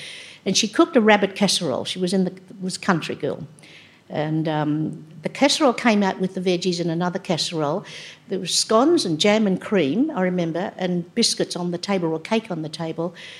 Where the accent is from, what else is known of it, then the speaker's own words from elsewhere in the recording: Australia; because socially, sports or music or anything, I was just the same as any Aussie girl at school. But when I came home, I had to be really Chinese